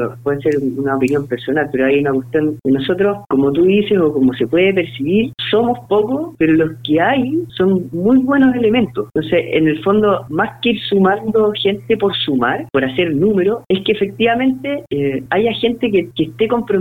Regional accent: La Serena, Coquimbo, Chile; Yo soy de La Serena e incluso pertenecía a la directiva de la UDI en la cuarta región.

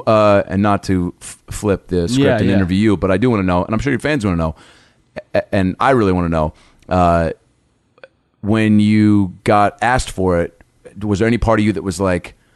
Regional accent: Seattle, Washington, United States; Because look, I grew up in Seattle

